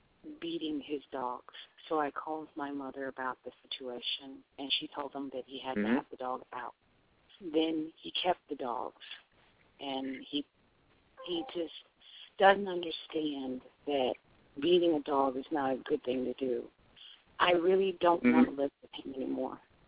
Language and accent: English; Indiana, United States; I'm from Indiana.